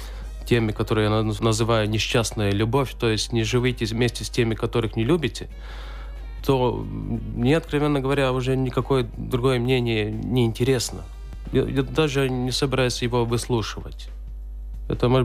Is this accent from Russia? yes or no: no; Latvia; я латыш, живя в Латвии